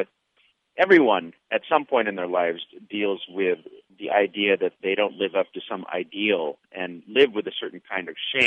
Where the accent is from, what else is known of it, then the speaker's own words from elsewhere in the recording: United States; I felt that a little bit growing up in America in the 1960s and early 70s.